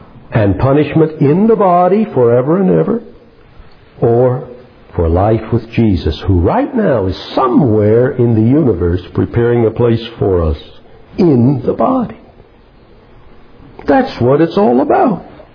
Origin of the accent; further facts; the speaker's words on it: Iowa, United States; I was born, and I grew up in Iowa. Pretty good evidence that I was born there.